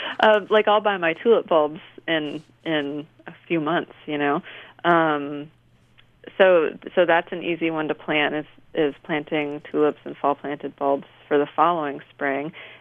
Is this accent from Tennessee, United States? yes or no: no; California, United States; You know, I grew up in California. It grows wild all over the place